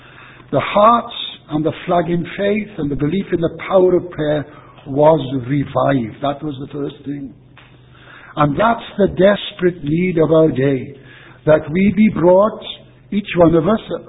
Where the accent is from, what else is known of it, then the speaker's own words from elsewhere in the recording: Wales, United Kingdom; not just because I'm a Welshman